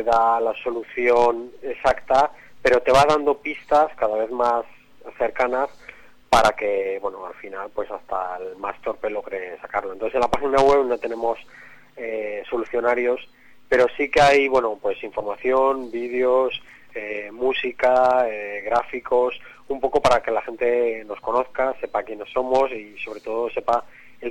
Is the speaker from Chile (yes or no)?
no; Spain; somos todos españoles los que hacemos el juego y así tenemos contentas a nuestras madres